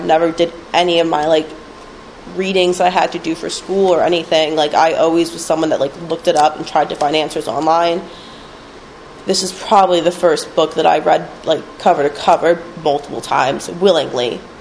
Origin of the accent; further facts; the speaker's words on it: Westfield, United States; I grew up in Westfield. I grew up actually on a house in Lawrence right up the street from here